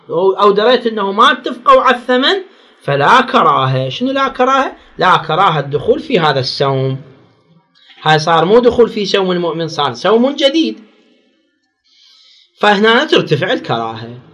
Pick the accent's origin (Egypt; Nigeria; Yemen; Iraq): Iraq; Baghdad, Baghdad Governorate; اكو تجار هم بالشورج عندنا في العراق في بغداد